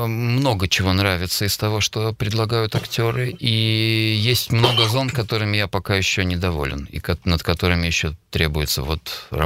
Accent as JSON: {"language": "Russian", "region": "Minsk", "country": "Belarus", "tie": "born or raised there", "said": "Да, я родился в Минске."}